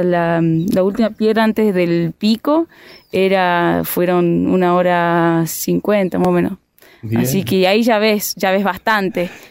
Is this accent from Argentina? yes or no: yes; Córdoba, Argentina; Vengo de Córdoba a visitar acá el Bolsón.